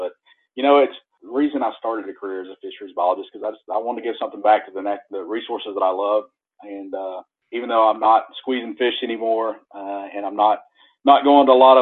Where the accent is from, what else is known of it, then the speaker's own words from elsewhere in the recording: Arkansas, United States; growing up in South Central Arkansas, we catch mostly warm water species.